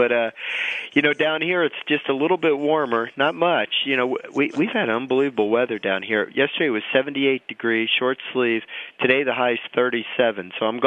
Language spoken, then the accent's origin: English; Miami, Florida, United States; I grew up in Miami, Florida. I spent 18 years coaching at either the Air Force Academy or Notre Dame, and now I'm back in the South again.